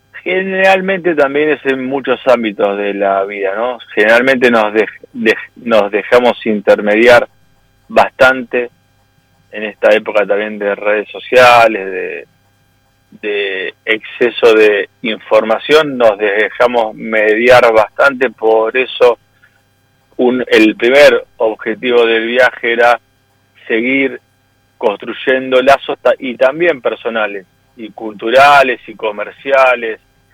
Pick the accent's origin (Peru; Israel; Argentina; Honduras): Argentina; muy contentos como argentinos y argentinas